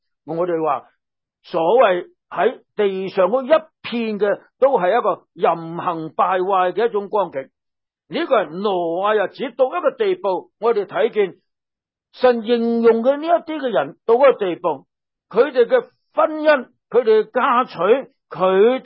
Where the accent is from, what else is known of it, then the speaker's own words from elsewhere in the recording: China; 我们中国人说民以食为天，对不对？